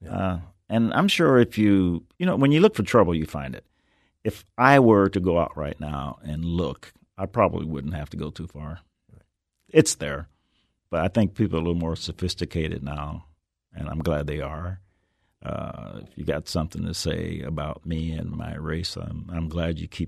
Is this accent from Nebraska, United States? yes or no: yes; Nebraska, United States; I said, well, I'm from Nebraska, and it doesn't require two, it's just one.